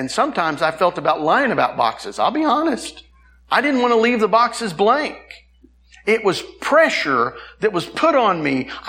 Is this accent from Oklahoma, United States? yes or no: yes; Tulsa, Oklahoma, United States; we grew up in Tulsa, and we went to Springdale Baptist Church.